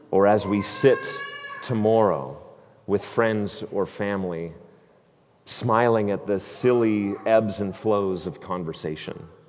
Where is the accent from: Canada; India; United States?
Canada; And as a kid growing up in Canada, nothing was more fun at recess than a freshly piled snow plowed pile of snow.